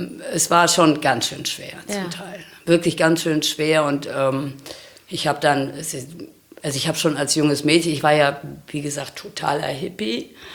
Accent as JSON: {"language": "German", "region": "North Rhine-Westphalia", "country": "Germany", "tie": "born or raised there"}